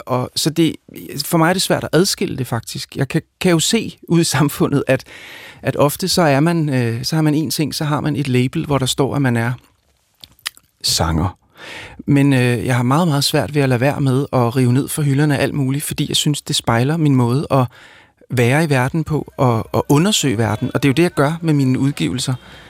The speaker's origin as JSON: {"language": "Danish", "town": "Roskilde", "region": "Zealand", "country": "Denmark", "tie": "born or raised there", "said": "jeg er opvokset i Roskilde og har siden barnsben skrevet og tegnet og spillet musik"}